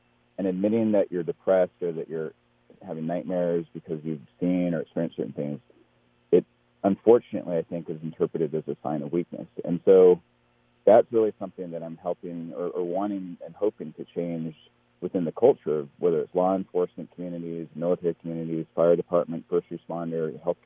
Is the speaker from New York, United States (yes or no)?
no; California, United States; And I came back to California. I'm from the Bay Area.